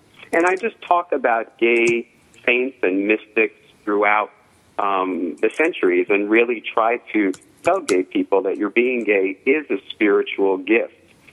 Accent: New York City, New York, United States; Part of it had to do with the fact that I grew up in New York City.

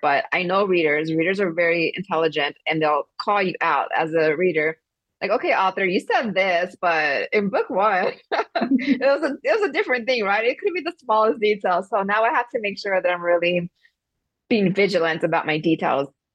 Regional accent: Texas, United States; now in Hawaii, United States; I grew up in Texas, and I'm currently living in Hawaii

